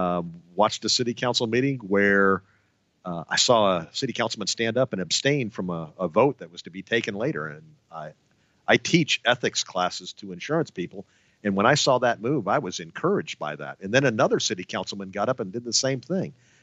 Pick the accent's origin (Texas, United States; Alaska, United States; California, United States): Texas, United States; I grew up in Texas